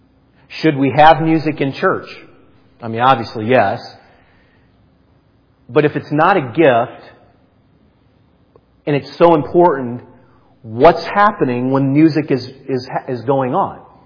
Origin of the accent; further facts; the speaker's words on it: Canton, Ohio, United States; the church choir where I grew up in Canton, Ohio